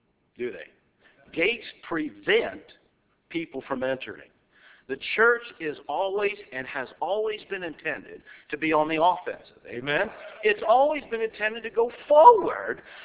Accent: Mercer, Pennsylvania, United States; moved away as an adult; But I grew up in Mercer, Pennsylvania, and at the age of, I guess, around 20, when I got saved, when I was 18, and God called me to preach. And then I left from there, and I went up to Long Island, New York

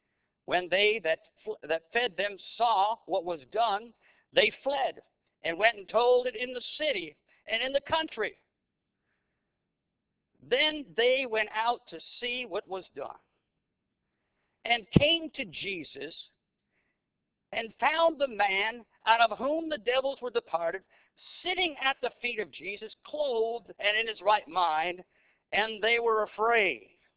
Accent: Canada; Now, as a Canadian, I can boast of the fact

